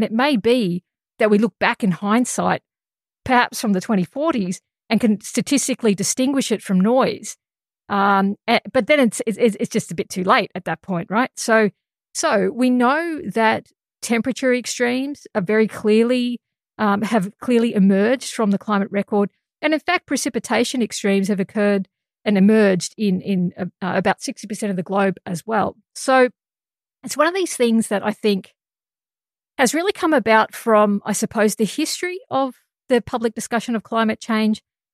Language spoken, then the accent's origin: English; Australia; what was happening here in Australia. And as an Australian scientist